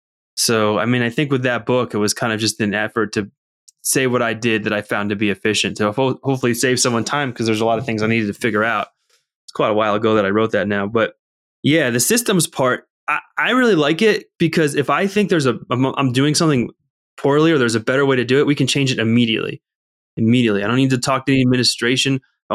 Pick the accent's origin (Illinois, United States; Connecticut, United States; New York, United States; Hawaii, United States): Connecticut, United States; So I interview out in Connecticut at a place, and because I'm from Connecticut.